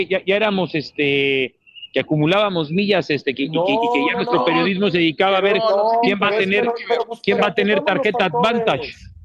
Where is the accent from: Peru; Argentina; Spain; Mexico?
Mexico; el maroma mental que nos suele dar como mexicanos el issue que traemos contra ellos